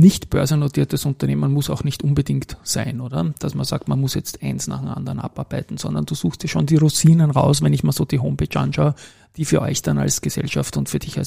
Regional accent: Vienna, Austria; sage ich mal als Wiener.

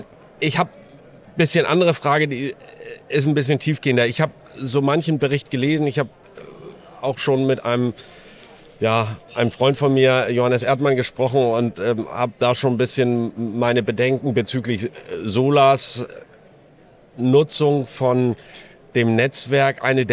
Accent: Wedel, Schleswig-Holstein, Germany; Als ich groß geworden bin im Wedeler Yachthafen, da gab es die ersten automatischen Rettungswesten.

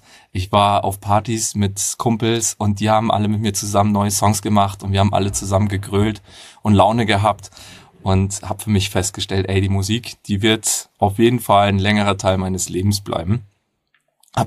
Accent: Bavaria, Germany; now in Lüneburg, Germany; Ja, ich wohne derzeit in Lüneburg und bin in Bayern aufgewachsen. Das heißt, ihr könnt jetzt auch bayerisch mit euch

